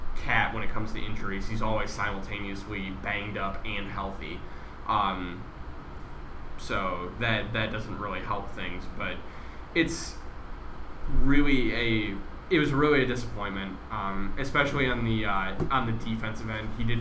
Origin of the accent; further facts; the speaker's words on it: Chicago, Illinois, United States; I grew up watching Wildang in Chicago